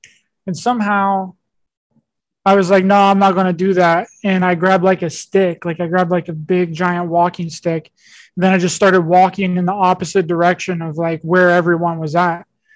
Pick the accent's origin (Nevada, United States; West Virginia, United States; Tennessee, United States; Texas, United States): West Virginia, United States; me and a bunch of my friends decided to go out to this part of my hometown that's called the TNT area. Some might be familiar. That's where the Mothman was spotted back in the 50s and 60s.